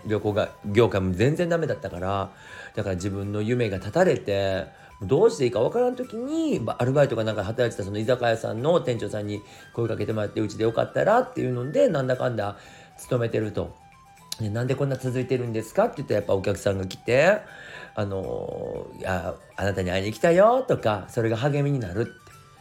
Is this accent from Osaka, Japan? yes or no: yes; Osaka, Japan; 私の地元大阪